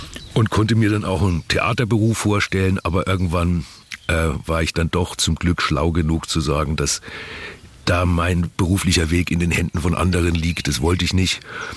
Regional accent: Bavaria, Germany; Also als Franke hat man vielleicht eine gewisse Abneigung gegen großes Kino, schnelle Autos, hübsche Klamotten und so ein Zeug.

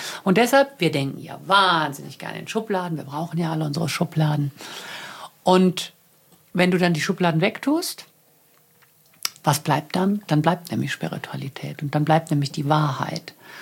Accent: Germany; Deutschland ist meine Heimat und ich möchte mich ja nie zu sehr so in Negativität hängen und möchte ja immer die positiven Seiten sehen. Aber das ist tatsächlich etwas, was nur in Deutschland ist.

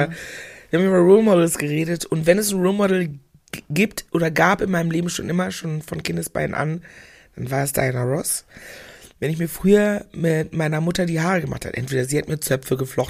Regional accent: Meckenheim, North Rhine-Westphalia, Germany; Meine Erinnerung beginnt tatsächlich in Meckenheim bei Bonn, da wo ich groß geworden bin.

